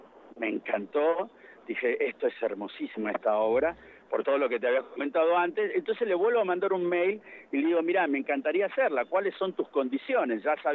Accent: Mendoza, Argentina; No, señora, somos de acá, de Mendoza.

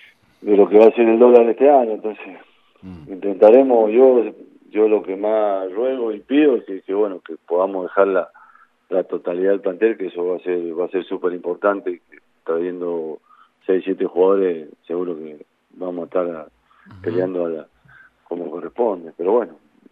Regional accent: Mendoza, Argentina; soy mendocino

